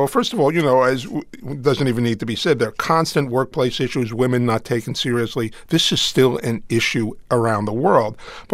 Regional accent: Brooklyn, New York, United States; Yeah, well, you know, I grew up in Brooklyn. You know, yachting is not in my past

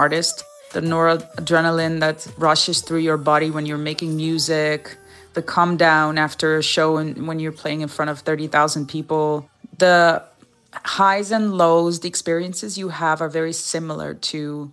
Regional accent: Rotterdam, South Holland, Netherlands; because I am a refugee and I grew up in Rotterdam and I was exposed to so many cultures in so many countries.

